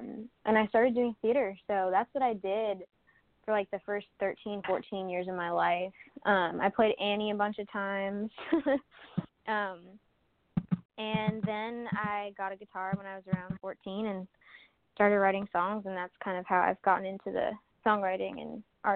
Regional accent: Boston, Massachusetts, United States; I was born in Boston, and I've lived here. I lived here all until the end of high school, and then when it came time to go to college, I started at Belmont in Nashville.

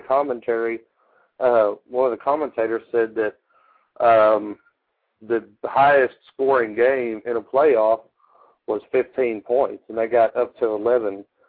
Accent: Fort Worth, Texas, United States; Well, I was born and raised in Fort Worth, so that's close enough to the Rangers for me.

